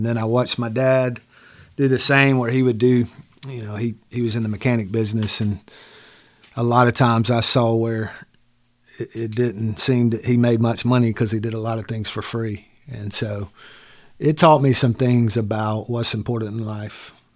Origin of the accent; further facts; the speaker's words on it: Dillon, South Carolina, United States; I grew up in Dillon, South Carolina. I had two Christian parents my entire life.